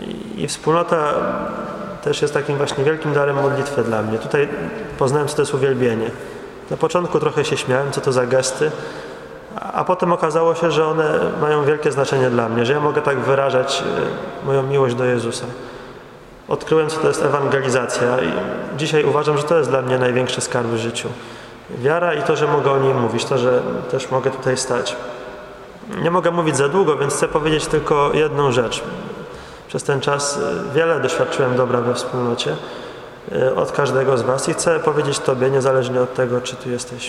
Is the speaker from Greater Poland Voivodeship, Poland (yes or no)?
no; Koszalin, West Pomeranian Voivodeship, Poland; moved away as an adult; now in Warsaw, Poland; Kilka miesięcy byłem w Warszawie, przyjechałem tutaj z Koszalina